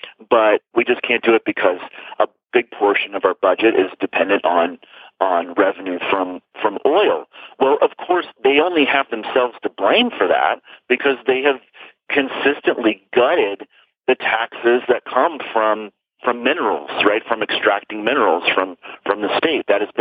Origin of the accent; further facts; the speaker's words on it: Tulsa, Oklahoma, United States; So most people that I grew up with in Tulsa that I stay friends with would not even consider sending their children to a public school.